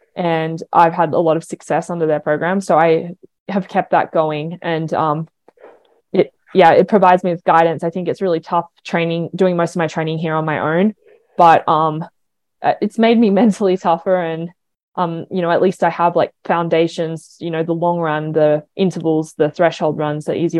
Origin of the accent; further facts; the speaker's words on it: Sydney, New South Wales, Australia; I am from Sydney. So nothing super interesting, but...